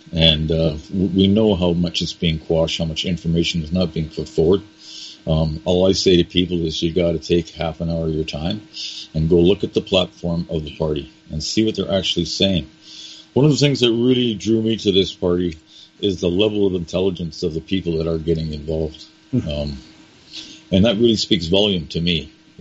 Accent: Toronto, Ontario, Canada; moved away as an adult; I was born and raised in Toronto. Okay. I lived there for 18 years of my life, and I left.

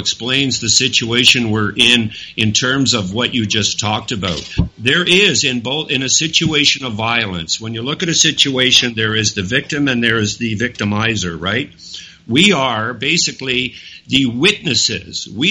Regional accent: Canada; because this is the year I want a freaking lawyer to stand up for my rights as a Canadian, because I'm not getting representation for my taxation. I did not pay to make my country disappear

